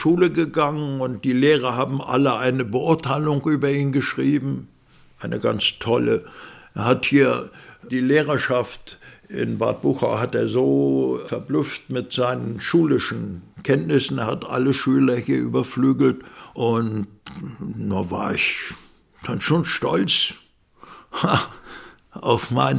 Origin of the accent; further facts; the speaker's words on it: Königsberg, Kaliningrad Oblast, Russia; also born or lived in East Prussia; Dann sage ich, aus Ostpreußen, ich bin Königsberger. Meine Heimat ist Ostpreußen. Wo mein Eingang in die Welt stattgefunden hat, ist dort.